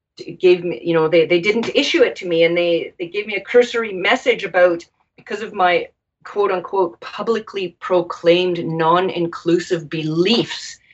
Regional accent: Canada; it's better to hide your German heritage growing up in Canada. But at home, it was wonderful. We spoke German at home.

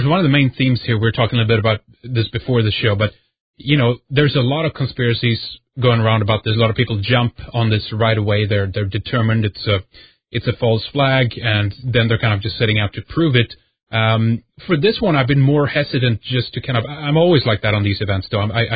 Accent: Sweden; English is a second language; I'm from Sweden.

